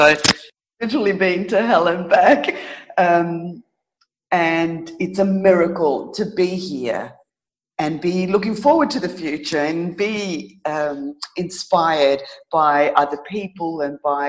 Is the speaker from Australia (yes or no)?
yes; Australia; now in Greece; My parents are Greek born, so I'm an Australian Greek person, woman.